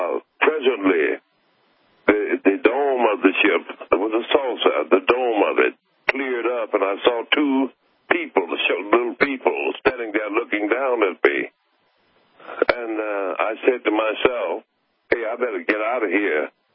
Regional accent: Arkansas, United States; also born or lived in Mississippi; I was born in the South, and my family moved out of the state of Mississippi into Arkansas when I was just an infant.

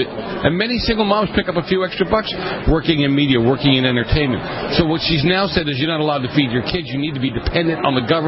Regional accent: California, United States; Well, I'm from California, so, you know, unless a water hose or a water pipe breaks, we don't see water like that.

